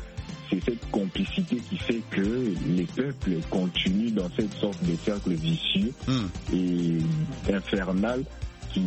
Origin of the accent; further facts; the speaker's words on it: DR Congo; ici chez nous, en République démocratique du Congo